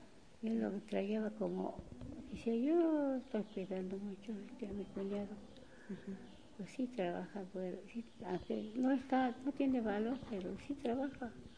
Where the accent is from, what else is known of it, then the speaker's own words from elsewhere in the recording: Jalisco, Mexico; born there; Yo, aquí.